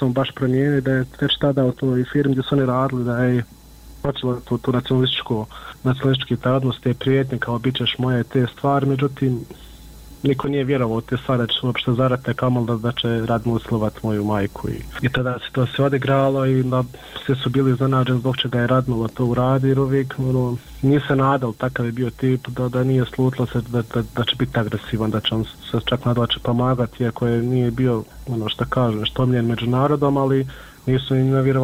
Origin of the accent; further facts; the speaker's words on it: Miljevina, Republika Srpska, Bosnia & Herzegovina; mi smo svi gore iz Miljevine